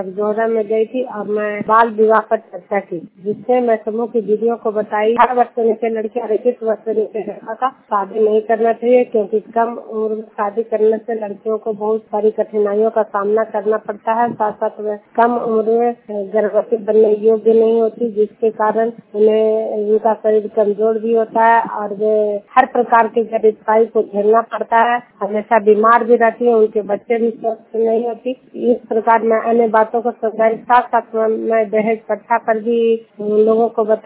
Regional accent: Duniyar, Bihar, India; मैं नालंदा जिला हिलसा प्रखंड दुनियार गांव की निवासी हूँ

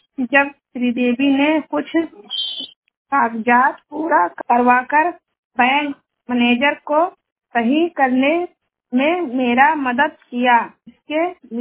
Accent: Balrampur, Uttar Pradesh, India; हम हरैया सतघरवा बलरामपुर से हूँ।

